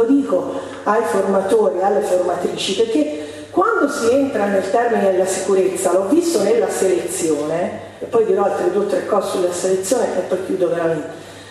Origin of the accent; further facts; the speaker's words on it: Croatia; Italian is a second language; io sono croato, non lo conoscevo, poi ho imparato, no?